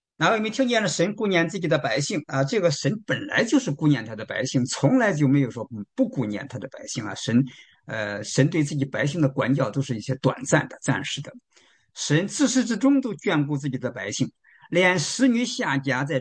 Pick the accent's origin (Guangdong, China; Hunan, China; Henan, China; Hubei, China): Henan, China; 那我小时候在这个河南农村呢